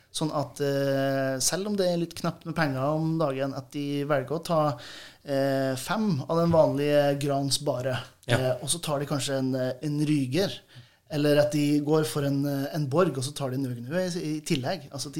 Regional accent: Nordland, Norway; Jeg kommer jo fra Helgeland selv.

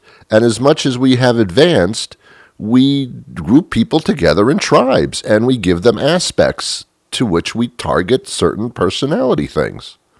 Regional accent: New York City, New York, United States; I was brought up in New York City, in the New York area, and that's like the melting pot of the world.

